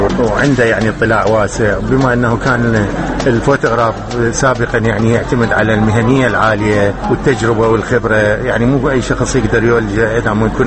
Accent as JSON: {"language": "Arabic", "town": "Basra", "region": "Basra Governorate", "country": "Iraq", "tie": "born or raised there", "said": "أنا مدينتي البصرة، المدينة كلها نخيل ومي، فبيها طبيعة خلابة تقدر تقولها"}